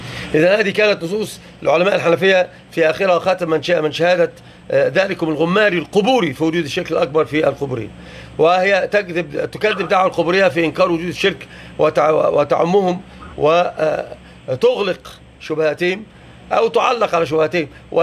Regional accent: Morocco; وإن عندنا بالمغرب

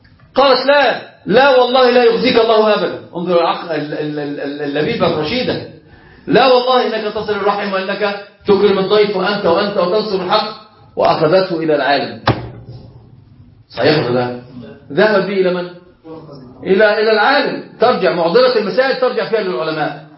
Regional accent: Alexandria, Alexandria Governorate, Egypt; إحنا عندنا في اسكندرية كده أنا أصلا من الكلم

